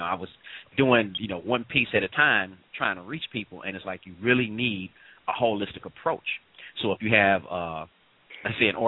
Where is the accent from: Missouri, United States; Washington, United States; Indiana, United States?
Missouri, United States; St. Louis; St. Louis, originally. St. Louis, Missouri.